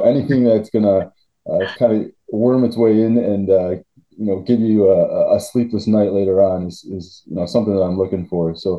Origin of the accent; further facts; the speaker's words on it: Chicago, Illinois, United States; I actually grew up in the Chicago area. I was born in Chicago and went back and forth kind of between the city and the suburbs.